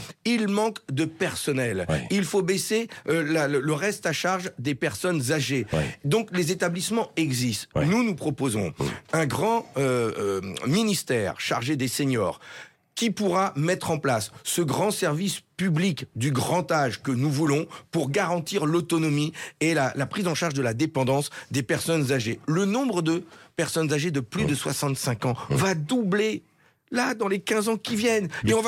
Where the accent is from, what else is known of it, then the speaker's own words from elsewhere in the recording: Hauts-de-France, France; je suis ch'ti, je suis conseiller municipal à Saint-Amand-les-Eaux. J'habite dans une ville de 16 500 habitants, dans une ville qui a été dans un département très industriel, qui a perdu des usines, mais qui en a encore